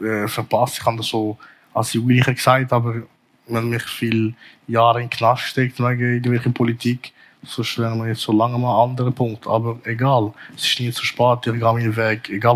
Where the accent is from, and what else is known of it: Zurich, Switzerland; born or raised there